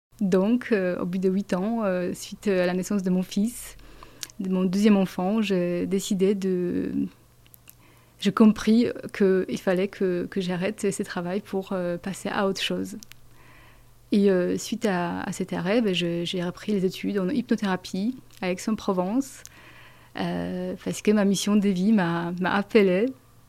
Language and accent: French; Poland; French is a second language; je fais un master en psychologie dans mon pays d'origine, Pologne